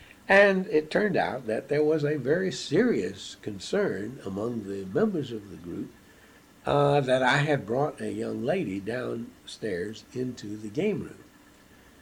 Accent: the South, United States; accent: Southern; I came from the South immediately to Wisconsin, and other than the fact that I still carried a very strong Southern accent, which led to many embarrassing encounters

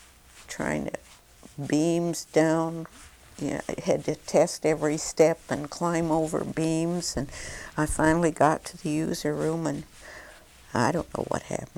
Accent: Canada; I'm not an American, I'm Canadian

